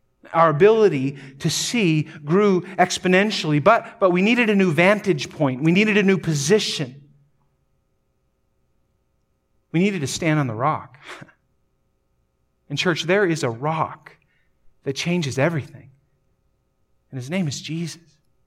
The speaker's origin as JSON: {"language": "English", "region": "North Dakota", "country": "United States", "said": "Now, we've pronounced it Levi's, but we're from North Dakota, so what do we know?"}